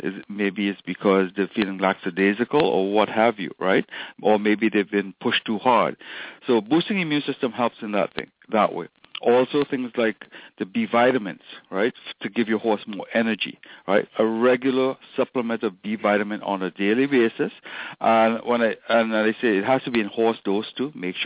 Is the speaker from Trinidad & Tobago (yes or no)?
yes; Trinidad & Tobago; now in Canada; No, I grew up in Trinidad.